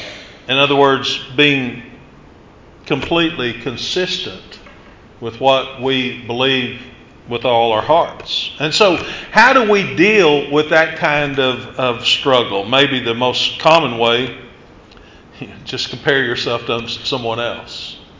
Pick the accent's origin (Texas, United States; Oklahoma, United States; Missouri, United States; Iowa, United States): Oklahoma, United States; Hilton; moved away; also born or lived in Lafayette, Louisiana; Now, growing up in Hilton, Oklahoma, I never remember needing a map. In that area of the county, the roads went east and west and north and south. Now, in August of 91, I moved to Lafayette, Louisiana